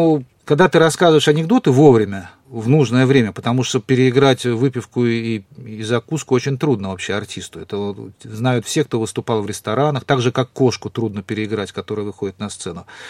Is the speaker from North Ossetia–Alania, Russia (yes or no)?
no; Saint Petersburg, Russia; born there; Я теоретик, поскольку родился в Петербурге.